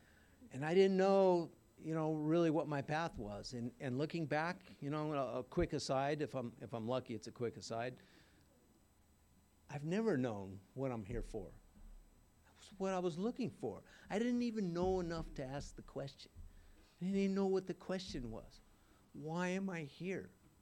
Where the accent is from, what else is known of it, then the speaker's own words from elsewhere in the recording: Laguna Beach, California, United States; So growing up in Laguna was a little different, right?